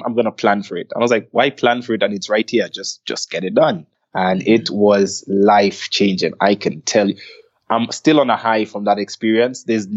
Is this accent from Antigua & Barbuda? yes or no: yes; Antigua & Barbuda; now in Kenya; So I'm based here in Kenya right now. I was actually born in Kenya, but I've never lived here. I grew up in the Caribbean island of Antigua and Barbuda. It's a small twin island state.